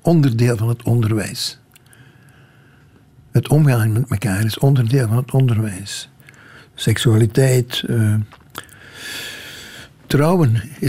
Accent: Limburg, Belgium; En ten derde dat ik uit Limburg kom.

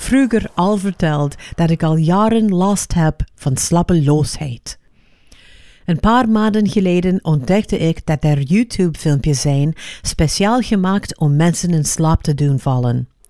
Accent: Los Angeles, California, United States; ik ben opgegroeid in Los Angeles, waar drillboren en politiehelikopters normale geluiden waren.

